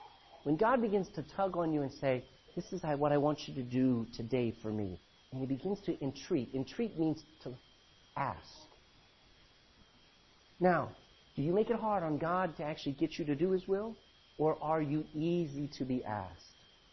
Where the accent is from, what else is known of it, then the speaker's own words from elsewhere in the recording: United States; Growing up in America, we made fun of everybody, didn't we?